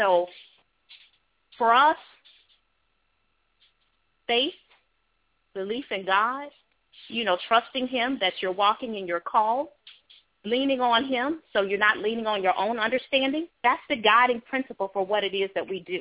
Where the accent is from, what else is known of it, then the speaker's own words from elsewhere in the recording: the South, United States; Like I said, I grew up in the South. My dad was a Baptist minister. So I grew up in the church.